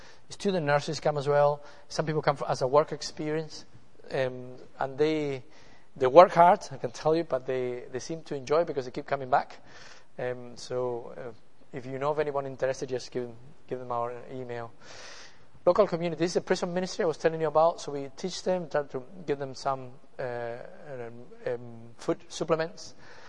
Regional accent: Canary Islands, Spain; now in Bolivia; I'm actually not from Bolivia. I'm from Spain. I'm from Tenerife, actually.

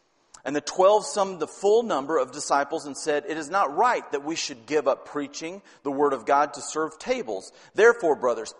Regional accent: Arkansas, United States; And I'm originally from Arkansas, and he was the governor of Arkansas before he became president of the United States.

